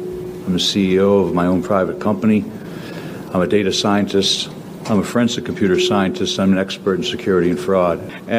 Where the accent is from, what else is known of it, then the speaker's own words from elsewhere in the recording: Pennsylvania, United States; I'm from Delaware County. I'm a father, a family man.